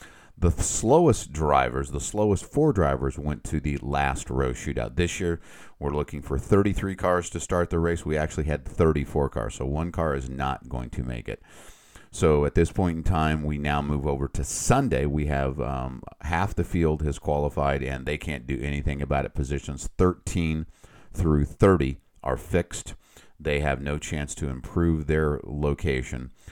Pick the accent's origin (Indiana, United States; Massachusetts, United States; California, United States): Indiana, United States; Both Janine and I grew up in Indiana, went to school at Purdue, and are big Indy 500 fans.